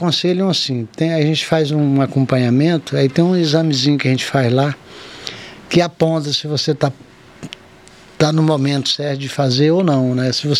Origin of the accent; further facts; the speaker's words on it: Araguaia region, Brazil; Então, você sabe que eu sou da região do Araguaia, e minha fonte de inspiração é lá, pesquisa indígena, regionalismo, essa coisa.